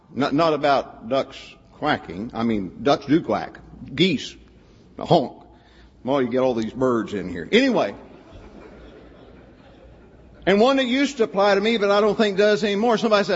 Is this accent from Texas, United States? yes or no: yes; Texas, United States; it does indeed show that I grew up in North Central Texas.